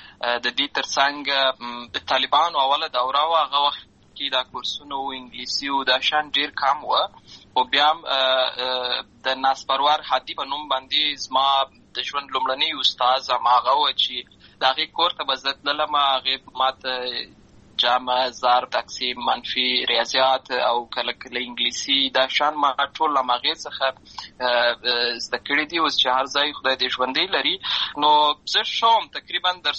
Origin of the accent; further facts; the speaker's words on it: Lashkar Gah, Helmand, Afghanistan; زه په اصل کې د وروزګان ولایت یم اما زه په هلمند ولایت لشکرګاه کې پیدا شوی یم اما د لوی سوی یم